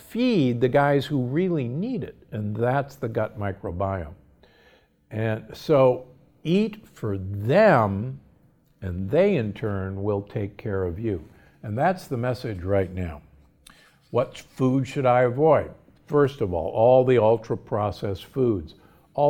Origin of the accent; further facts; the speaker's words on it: Nebraska, United States; and I grew up in Nebraska, farmers have to use more and more and more Roundup every year